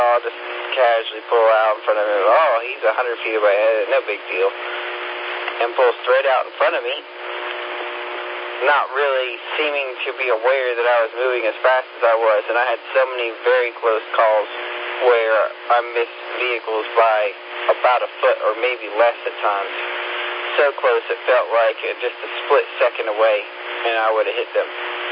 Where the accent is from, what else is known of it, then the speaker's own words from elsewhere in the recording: Simpsonville, South Carolina, United States; Around town in the Greenville area, and also where I grew up in Simpsonville